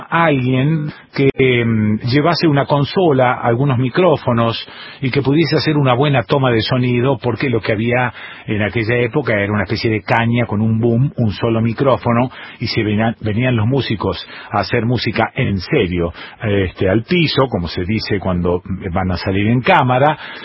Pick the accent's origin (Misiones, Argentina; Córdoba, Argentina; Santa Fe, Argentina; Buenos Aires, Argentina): Santa Fe, Argentina; Rosario; nací en Rosario, viví en Rosario hasta los 35 años.